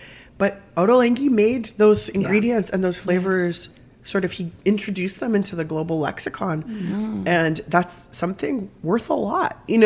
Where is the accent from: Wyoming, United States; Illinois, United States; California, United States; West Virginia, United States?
California, United States; San Diego; And then I was born in 1979 in California. So And I still live there. I grew up in the south of California, San Diego, right by the Mexican border.